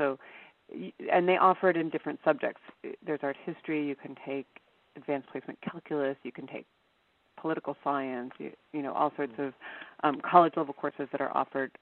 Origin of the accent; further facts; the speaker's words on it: Cleveland, Ohio, United States; I grew up in Cleveland, Ohio, and there's an amazing comprehensive museum there.